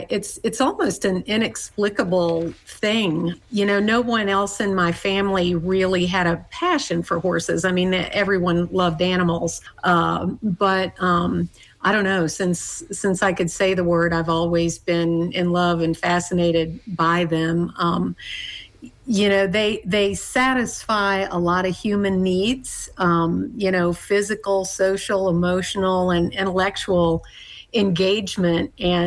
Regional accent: Bowling Green, Kentucky, United States; I grew up in Bowling Green, Kentucky, it was relatively inexpensive to have horses there.

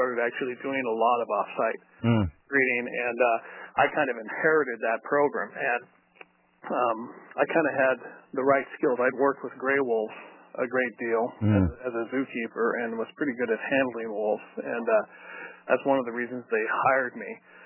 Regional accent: Portland, Oregon, United States; I grew up actually in Portland, Oregon

